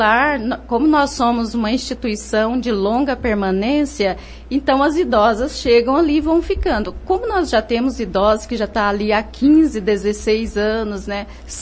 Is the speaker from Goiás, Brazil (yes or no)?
yes; Goiás, Brazil; Então, eu sou natural de Goiás e eu venho assim de uma família que pode se dizer bem religiosa, porque meu pai era diácono permanente e desde criança eu estudei em colégio de irmãs.